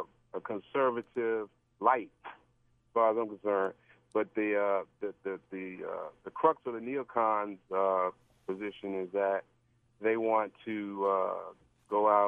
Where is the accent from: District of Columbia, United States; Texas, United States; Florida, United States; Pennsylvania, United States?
District of Columbia, United States; Washington; Actually, I'm from Washington, D.C., but I happened to stop out here in College Park to stop at the cleaners.